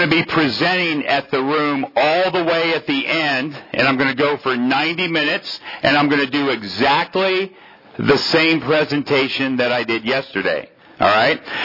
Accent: Port Orange, Florida, United States; I'm actually from Port Orange, Florida. I live about an hour east of Orlando and in a little town called Port Orange next to Daytona Beach.

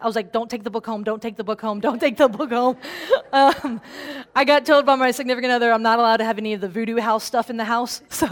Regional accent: New Orleans, Louisiana, United States; I'm born and raised in New Orleans, but this guy who lived in this house was a voodoo priest.

